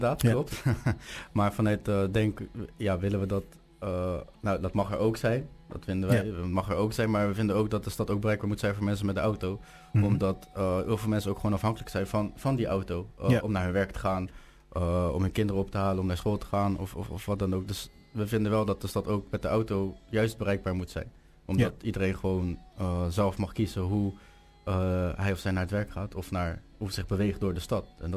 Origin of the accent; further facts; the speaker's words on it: Rotterdam, South Holland, Netherlands; also born or lived in Almere; ik ben geboren in Almere, maar opgegroeid in Rotterdam eigenlijk.